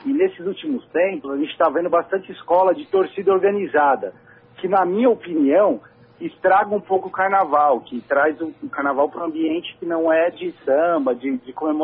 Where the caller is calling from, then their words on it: São Paulo, Brazil; Sou da Casa Verde.